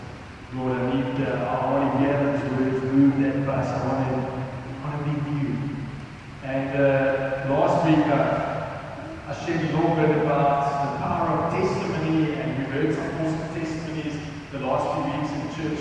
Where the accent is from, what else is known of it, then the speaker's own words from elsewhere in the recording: Stellenbosch, Western Cape, South Africa; Okay, so those are my folks. I grew up in Stellenbosch.